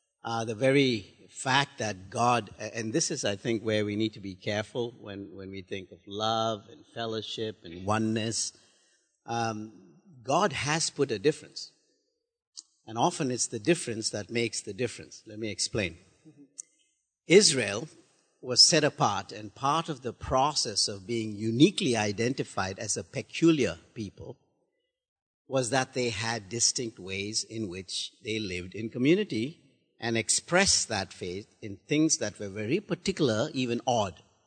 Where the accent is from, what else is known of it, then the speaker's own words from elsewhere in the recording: India; English is a second language; I grew up in India, born, bred, almost dead in India at one time.